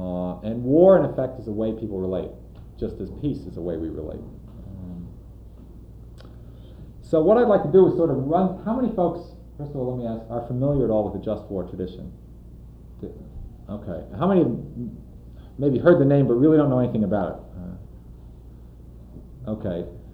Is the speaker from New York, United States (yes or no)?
yes; New York, United States; I'm from New York, so New York is a little provincial.